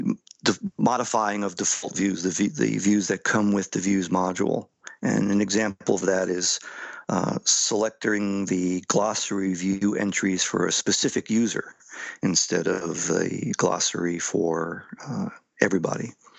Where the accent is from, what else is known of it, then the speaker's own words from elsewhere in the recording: New Jersey, United States; And I'm originally from New Jersey.